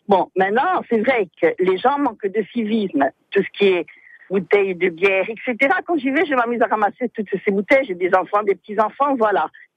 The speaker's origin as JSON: {"language": "French", "region": "Corsica", "country": "France", "said": "moi je suis une Corse, j'aime beaucoup aller à la plage."}